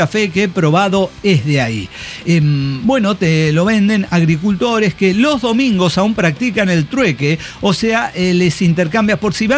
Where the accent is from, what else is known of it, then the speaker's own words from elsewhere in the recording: Córdoba, Argentina; born there; cuando nací en Córdoba capital